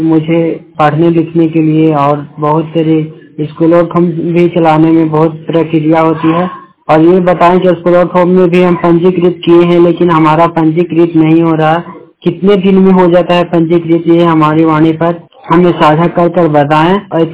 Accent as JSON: {"language": "Hindi", "town": "Jatibigha", "region": "Bihar", "country": "India", "said": "मैं बिहार राज्य से बोल रहा हूँ। मेरा घर गया, मेरा जिला डिस्ट्रिक्ट गया जी, और मेरा घर जातिबीघा। मैं बिहार से बोल रहा हूँ।"}